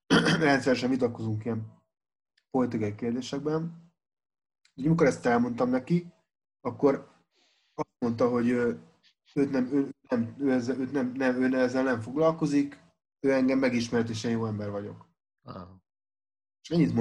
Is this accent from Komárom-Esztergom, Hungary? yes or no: no; Budapest, Hungary; also born or lived in Pécs; én Budapesten nőttem föl, meg ott is éltem 21 éves korom, még aztán Pécsen tanultam, 6 évig itt éltem, és aztán visszamentem Budapestre.